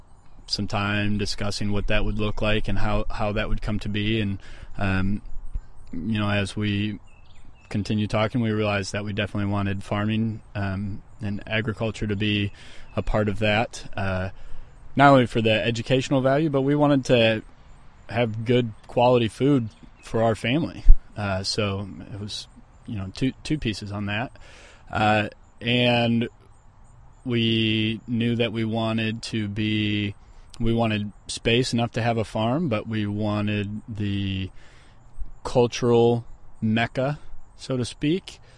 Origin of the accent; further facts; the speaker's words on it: Michigan, United States; Her family's from Indianapolis, and I'm originally from Michigan, so we compromised.